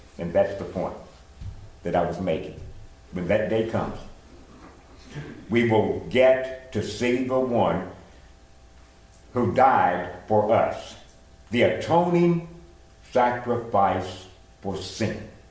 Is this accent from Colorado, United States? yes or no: no; Pulaski, Tennessee, United States; My hometown is not far from Athens, 31 miles from it. Middle Tennessee, Pulaski, is very close to the Ardmore, Alabama line, and then Ardmore to Athens.